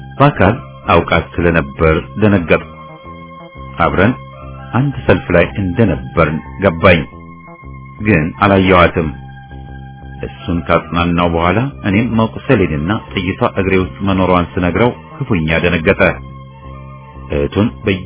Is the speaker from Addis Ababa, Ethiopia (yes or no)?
yes; Addis Ababa, Ethiopia; ተወልጄ ያደግኩባት አዲስ አበባ እንደዚያን ቀን ሆና አይቻት አላውቅም።